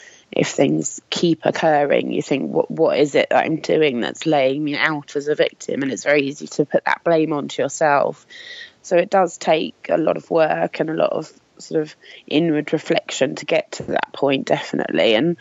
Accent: United Kingdom; I'm 36, and for anyone that can't tell, I'm British. I'm a mother of three

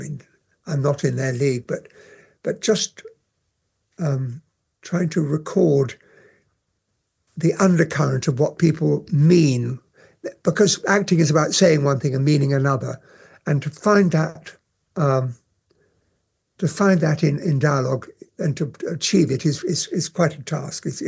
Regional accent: United Kingdom; I, being as so British as I am, I wish I could have played some of the Russians.

